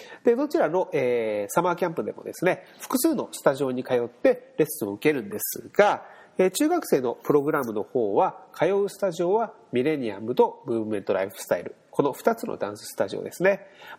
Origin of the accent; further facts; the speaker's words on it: Miyazaki, Japan; で、僕は宮崎県出身なんですが、九州の宮崎ですね、なんですが